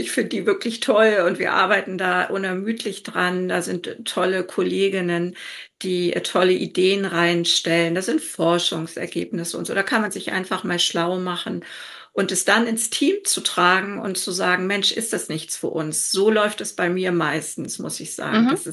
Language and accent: German; Lübeck, Schleswig-Holstein, Germany; ich komme nun aus Lübeck, Schleswig-Holstein, Hamburg.